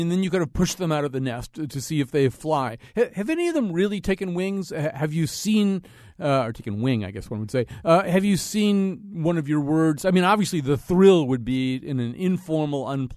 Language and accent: English; Hartford, Connecticut, United States; I'm from Hartford. I'm insecure